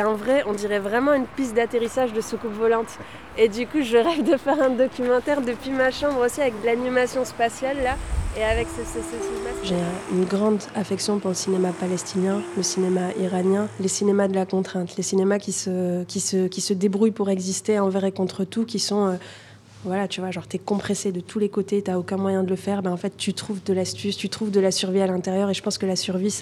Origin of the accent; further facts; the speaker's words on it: Toulouse, Occitanie, France; Je viens de Toulouse où j'habite dans le quartier d'Impalo. J'ai 31 ans